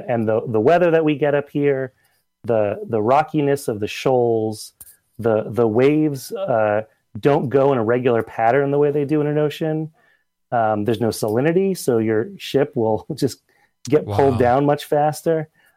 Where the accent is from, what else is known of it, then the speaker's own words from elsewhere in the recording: New Jersey, United States; I didn't grow up here. I grew up in New Jersey.